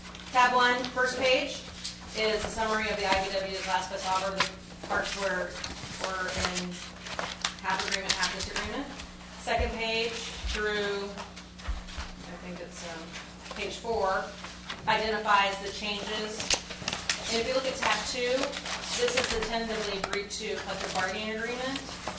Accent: Anchorage, Alaska, United States; I was born and raised in Alaska. I was born in a small fishing town, grew up in Anchorage.

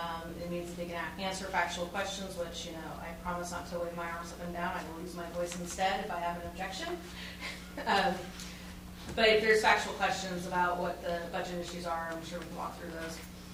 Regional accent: Anchorage, Alaska, United States; I was born and raised in Alaska. I was born in a small fishing town, grew up in Anchorage.

